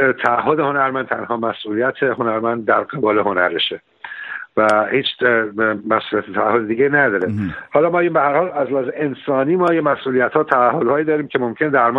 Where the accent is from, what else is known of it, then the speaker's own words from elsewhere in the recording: Iran; moved away as an adult; now in United Kingdom; من موقعی که وارد از ایران خارج شدم، اومدم بریتانیا